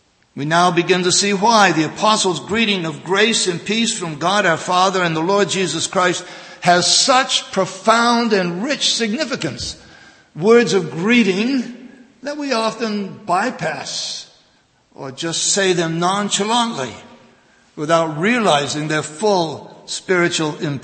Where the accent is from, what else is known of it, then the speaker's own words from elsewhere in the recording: Maine, United States; was a gospel song that was commonly sung in the church that I grew up in Maine. In my boyhood days, it was probably one of my favorite hymns.